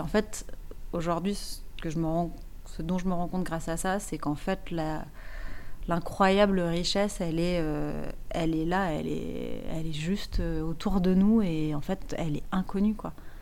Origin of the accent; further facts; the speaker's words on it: Auvergne-Rhône-Alpes, France; c'est très vallonné chez nous, en Ardèche.